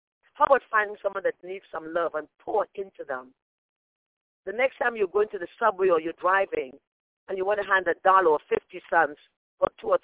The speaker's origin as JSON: {"language": "English", "country": "Trinidad & Tobago", "said": "And as the preacher said yesterday, you know, you remember, I'm from Trinidad."}